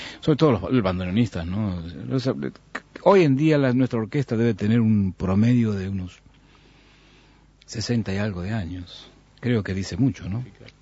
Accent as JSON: {"language": "Spanish", "country": "Argentina", "moved": "yes", "lives_now": "United States", "said": "Yo me fui hace 35 años de Argentina. Vivo ya en Estados Unidos hace mucho tiempo."}